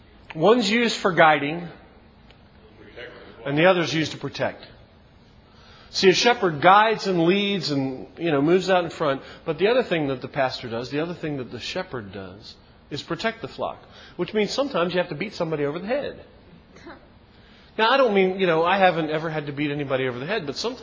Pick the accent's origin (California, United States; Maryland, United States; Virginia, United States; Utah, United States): Maryland, United States; Baltimore; Well, I grew up in Baltimore, and I know what that's like.